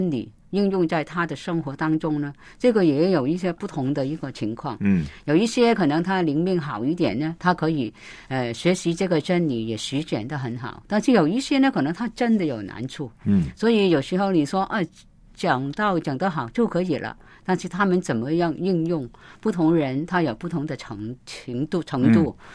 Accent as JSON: {"language": "Chinese", "country": "China", "said": "我们中国人都很想就是每一个人都应该结婚"}